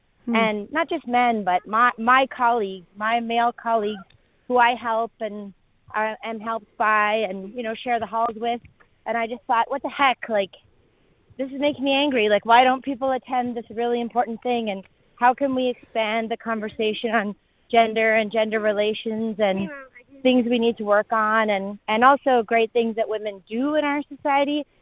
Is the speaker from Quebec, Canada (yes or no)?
yes; Montreal, Quebec, Canada; I am from Montreal